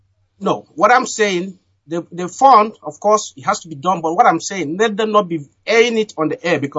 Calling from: Moscow, Russia; I'm calling from Moscow, the coordinator of Moscow, Russia.

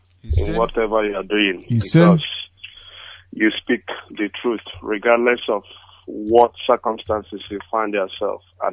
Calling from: Australia; I'm calling from Australia.

